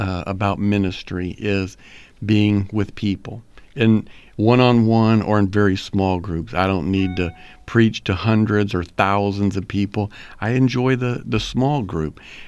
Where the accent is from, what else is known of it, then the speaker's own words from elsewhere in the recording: Corpus Christi, Texas, United States; Well, I was raised here in Corpus. My family goes back to the turn of the last century here in Corpus. I graduated from Ray High School.